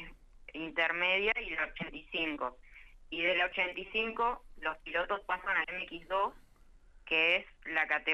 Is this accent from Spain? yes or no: no; Santa Cruz, Argentina; Yo soy de Santa Cruz y era bastante difícil viajar tantos kilómetros para correr. Así que hacíamos como carrera por medio o las carreras que se podía y corríamos allá a nivel Patagonia.